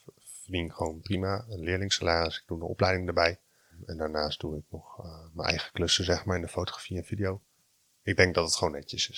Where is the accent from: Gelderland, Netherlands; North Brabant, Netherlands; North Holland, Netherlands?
Gelderland, Netherlands; Harderwijk; Ik kom uit Harderwijk, grote jongen.